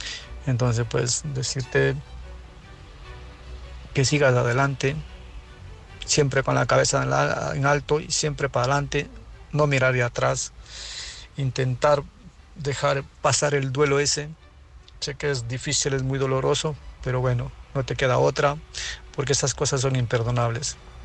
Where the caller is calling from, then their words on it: Murcia, Region of Murcia, Spain; soy de Murcia.